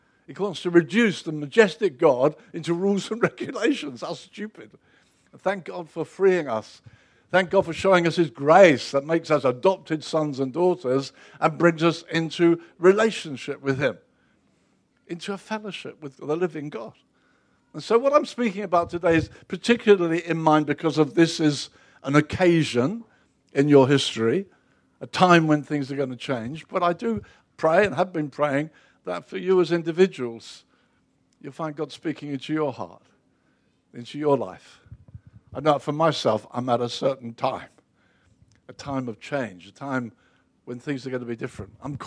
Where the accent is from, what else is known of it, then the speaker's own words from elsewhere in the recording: Brighton, South East England, United Kingdom; born there; I was born in Brighton.